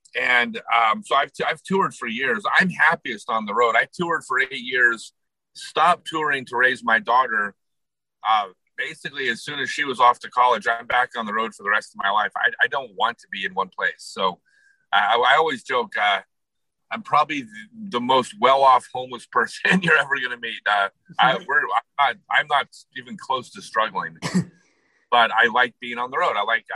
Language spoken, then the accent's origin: English; Los Angeles, California, United States; So I grew up in Los Angeles.